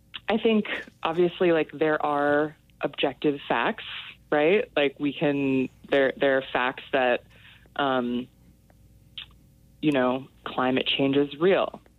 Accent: Midwest, United States; You know, I'm white, I'm from the Midwest, I'm from, you know, a middle class, relatively privileged background.

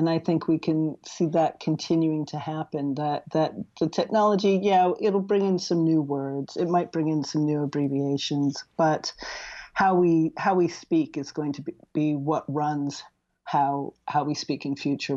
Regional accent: Rochester, New York, United States; moved away; Well, I'm from near Rochester, New York, but my accent is very, very adjusted. I've lived outside the United States for 23 years now.

